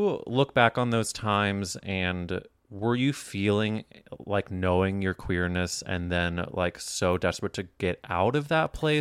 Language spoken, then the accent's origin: English; Midwest, United States; I grew up in the Midwest, which has a different type.